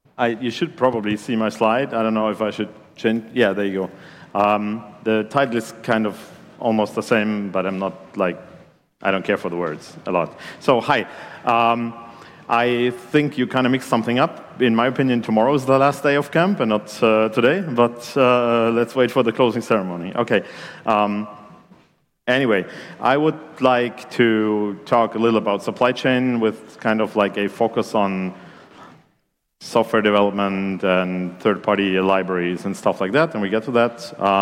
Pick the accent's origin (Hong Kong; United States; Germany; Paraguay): Germany; English is a second language; I'm a software engineer. I'm from Germany.